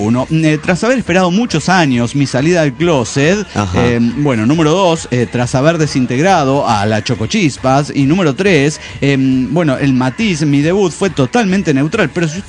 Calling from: Guadalajara, Jalisco, Mexico; de Guadalajara, Jalisco y México.

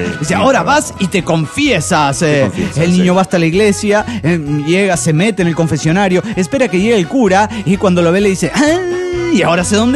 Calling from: Cachaquí, Santa Fe, Argentina; de Cachaquí, Santa Fe, Argentina.

